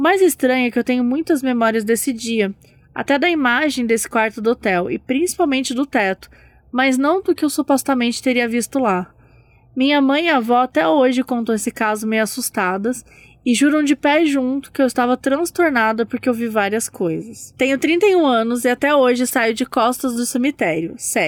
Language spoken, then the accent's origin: Portuguese; Belo Horizonte, Minas Gerais, Brazil; now in Bosnia and Herzegovina; porque eu tô atualmente na Bósnia e Herzegovina, mas sou de BH, do nosso país, Minas Gerais.